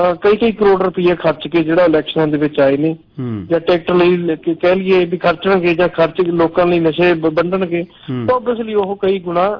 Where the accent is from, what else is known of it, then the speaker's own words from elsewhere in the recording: Punjab, India; ਅਸੀਂ ਪੰਜਾਬ ਦੇ ਵਾਸੀ ਹੋਣ ਦੇ ਨਾਤੇ ਇੱਥੇ ਬੈਠੇ ਪੰਜਾਬ ਲਈ ਲੜ ਰਹੇ ਹਾਂ